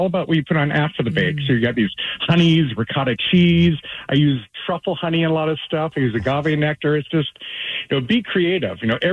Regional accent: Bainbridge Island, Washington, United States; I'm not Italian. I'm from Kingston. I'm from Bainbridge Island.

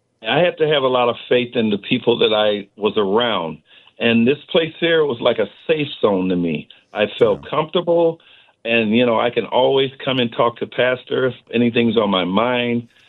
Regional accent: Joliet, Illinois, United States; It's right down the street. I'm from Joliet, and I knew about the Salvation Army.

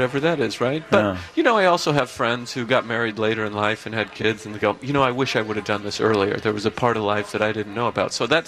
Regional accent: Idaho, United States; now in New York, United States; I'm from Idaho originally, yes, but I live in New York now for the last 10 years.

